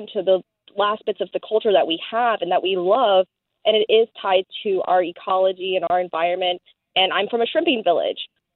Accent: Louisiana, United States; as a Cajun, especially, it hurts because we were forcibly removed from Canada. We were forcibly removed from a lot of other places. And this is where we got stuck. We didn't choose to live here to start off.

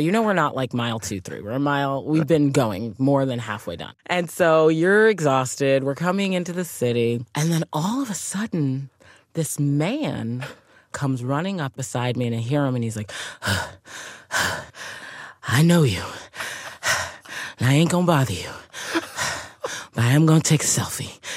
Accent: Nigeria; I'm Nigerian. My family's from Nigeria.

